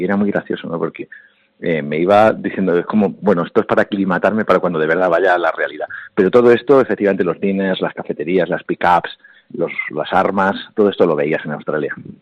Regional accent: Albacete, Castilla-La Mancha, Spain; conexión albaceteña en Auckland, en el otro extremo del mundo, en las antípodas, así somos los de Albacete.

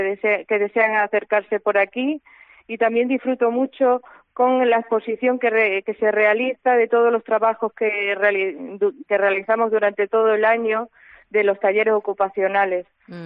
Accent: Extremadura, Spain; Pues mira, yo voy a tirar para mi tierra, Extremadura

